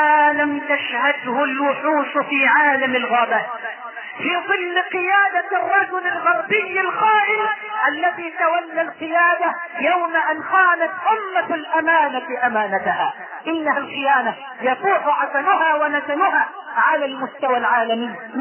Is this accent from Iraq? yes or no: no; Egypt